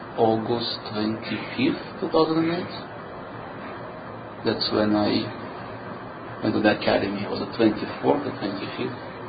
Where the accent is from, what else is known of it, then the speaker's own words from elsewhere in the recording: Israel; moved away as an adult; now in Canada; Yes, I immigrated from Israel. I was in Toronto for 10 days.